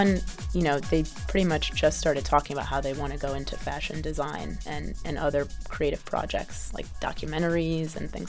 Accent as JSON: {"language": "English", "town": "Chicago", "region": "Illinois", "country": "United States", "tie": "born there", "said": "I am Dominican. I was born in Chicago, but both my parents are from Santiago."}